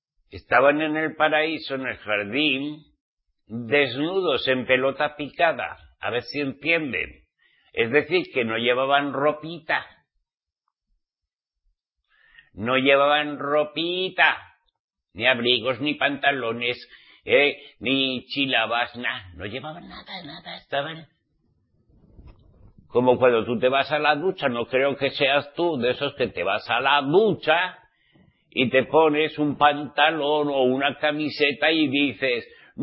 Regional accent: Spain; soy español.

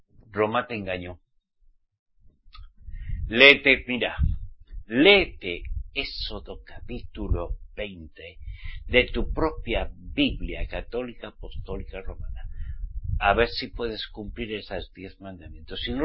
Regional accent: Spain; Soy español. Nací en España, pero soy israelita. Redimido por la sangre de Yeshua

